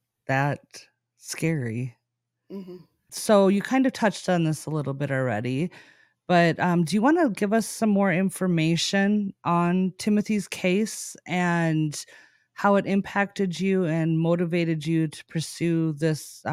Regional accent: Minnesota, United States; since we're from Minnesota as well. So we'll probably be familiar with some of the locations and stuff that you talked about in the story.

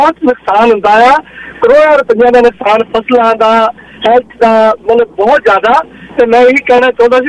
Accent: Punjab, India; moved away as an adult; ਮੈਨੂੰ ਪਤਾ ਕਿਉਂਕਿ ਮੈਂ ਪੰਜਾਬ ਨੂੰ ਬਿਲੋਂਗ ਕਰਦਾ, ਮੈਂ 40 ਸਾਲ ਦਾ ਸੀ ਜਦ ਤੋਂ ਇੱਥੇ ਮੂਵ ਕੀਤਾ

